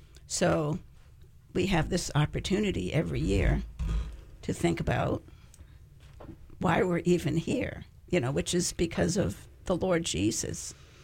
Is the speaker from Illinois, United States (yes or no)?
no; Massachusetts, United States; I grew up in Massachusetts, so it would become very cold, you know, starting in October.